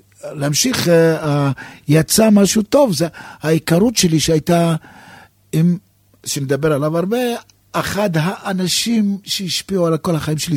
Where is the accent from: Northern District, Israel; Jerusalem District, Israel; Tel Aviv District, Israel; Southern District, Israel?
Northern District, Israel; Elifelet; גדלתי במושב בצפון, מושב אליפלט.